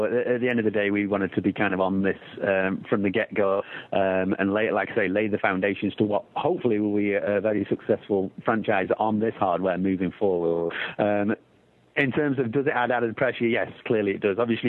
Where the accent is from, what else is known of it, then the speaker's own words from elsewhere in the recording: Manchester, North West England, United Kingdom; I'm from Manchester or from around Manchester